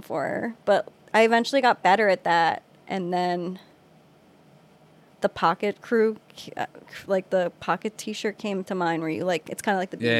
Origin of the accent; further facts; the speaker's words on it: Westchester, New York, United States; Right. So, and you know, he's from the area. I'm from Westchester though. But best decision my parents made was getting us out of there.